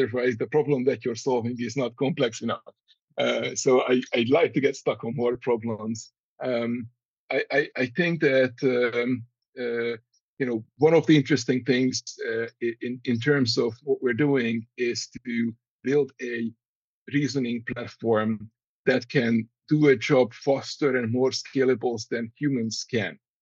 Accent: Hungary; I was 10 years old, and my dad has signed me up for a computer programming class in my hometown in Hungary

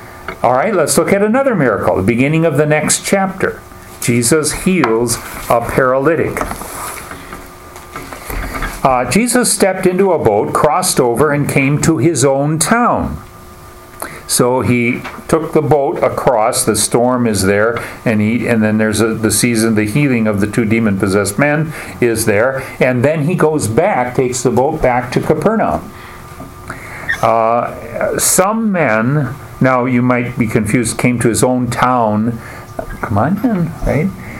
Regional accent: United States; So where I grew up on Lake Michigan, for example, when they first stocked the lake with salmon, people were out there fishing like crazy.

